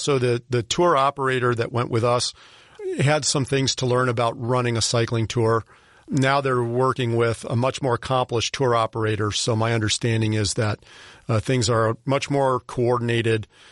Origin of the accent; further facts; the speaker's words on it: United States; It's a little unnerving as an American